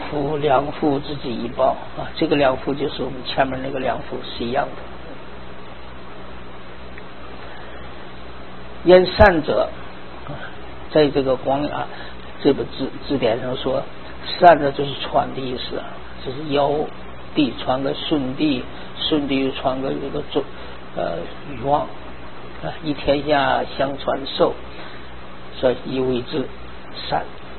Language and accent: Chinese; China; 因为这个我们中国人崇拜这个天